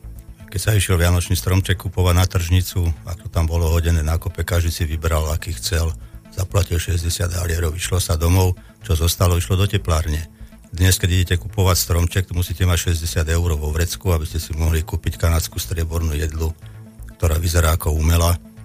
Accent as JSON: {"language": "Slovak", "town": "Žilina", "region": "Žilina Region", "country": "Slovakia", "said": "tak som Žilinčan"}